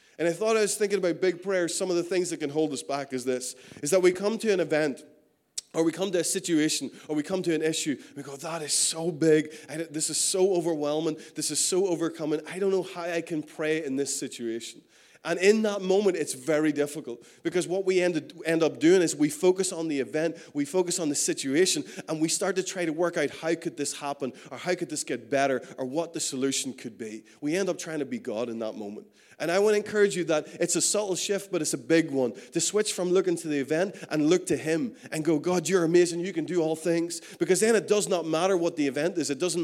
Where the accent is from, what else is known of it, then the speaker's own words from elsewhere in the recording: Northern Ireland, United Kingdom; I mean, we come from Northern Ireland.